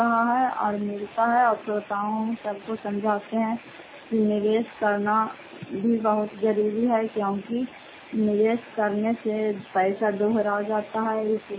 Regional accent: Bihar, India; घर पत्ते फूट पंचायत मुसौता जिला नालंदा क्रासरा ब्लॉक के निवासी हूँ।

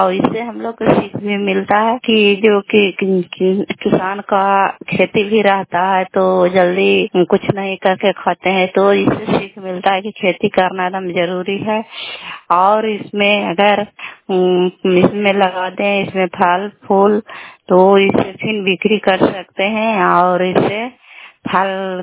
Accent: Bihar, India; घर कल्याणपुर वाले बेलसी पंचायत प्रखंड चंडी जिला ललंदा का निवासी हूँ।

